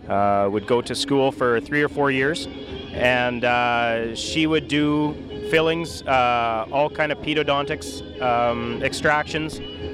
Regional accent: Moose Jaw, Saskatchewan, Canada; Moose Jaw, Saskatchewan in Canada.

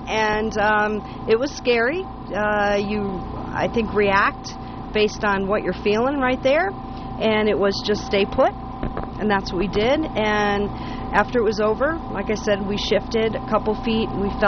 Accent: Middletown, Ohio, United States; Middletown, Ohio.

